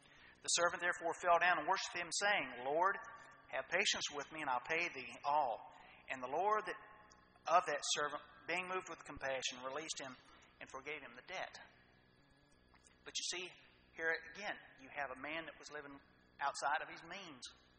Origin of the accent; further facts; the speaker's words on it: Ohio, United States; there was a man when I was growing up in Ohio.